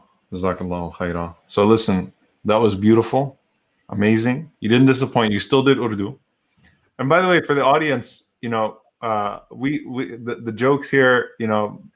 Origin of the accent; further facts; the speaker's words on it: New Orleans, Louisiana, United States; I'm from New Orleans.